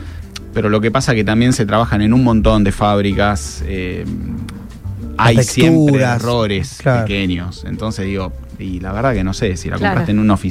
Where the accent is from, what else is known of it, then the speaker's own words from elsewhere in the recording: Argentina; el arquero que más me gustó a mí de mi infancia en Argentina